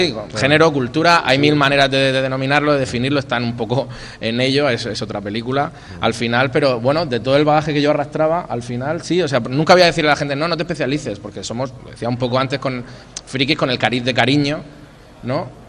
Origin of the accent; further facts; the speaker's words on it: Almoradí, Valencian Community, Spain; now in Madrid, Spain; yo te voy a contar que salí de aquí, de Almoradí, me fui a Madrid, llevo 17 claro. años, ¿no?